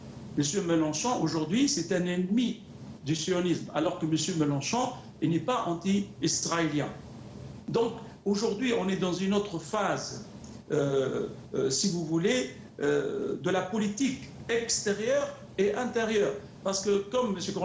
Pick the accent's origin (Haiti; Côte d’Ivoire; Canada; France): France; je suis français comme vous, c'est-à-dire français, c'est-à-dire méditerranéen.